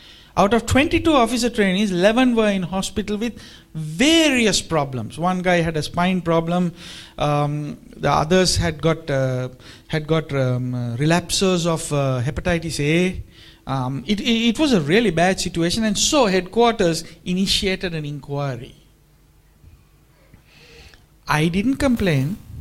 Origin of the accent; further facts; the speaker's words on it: Australia; I'm an Australian too, so I can speak very freely.